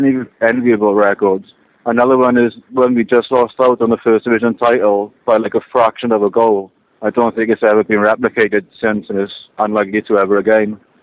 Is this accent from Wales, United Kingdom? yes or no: yes; Wales, United Kingdom; You know, playing in red isn't such a bad thing, especially being Welsh, just our national colour.